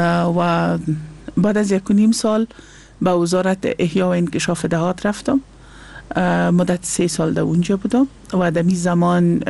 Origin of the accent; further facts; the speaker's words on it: Afghanistan; also born or lived in Pakistan; رفتم یک 3-4 سال از پاکستانم دور بودم و بعد از حکومت فیلی بنابرای دوت حکومت پس به افغانستان آمدم و تقریبا سال 15-16 از کمیجا هستم